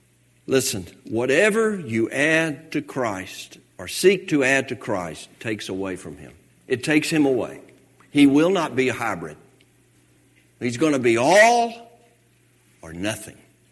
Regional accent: Hapeville, Georgia, United States; That's my claim to fame. I'm from Hapeville.

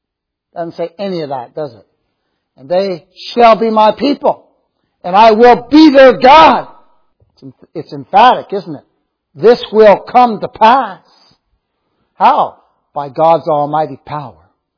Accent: Canada; I'm Canadian and I'm with you all, you're American.

